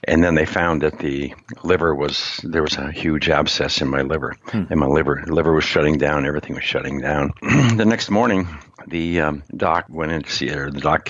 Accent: Montana, United States; I grew up in Montana.

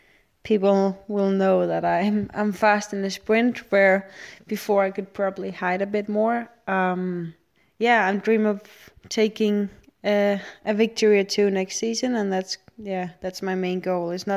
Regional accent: Denmark; I was the leader from Denmark.

